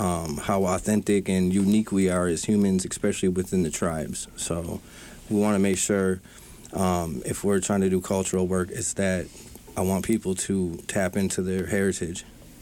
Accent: Bad River, Wisconsin, United States; We're both from Bad River, pretty much the same.

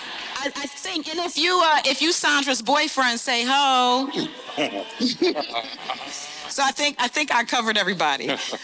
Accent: Newark, New Jersey, United States; also born or lived in Scotch Plains, New Jersey; And so, growing up in Newark, we left Newark. So here's a couple things we're just defining that have kind of led me to today. When I was in the third grade, we left Newark and moved to Scotch Plains, New Jersey, which is similar to Edina.

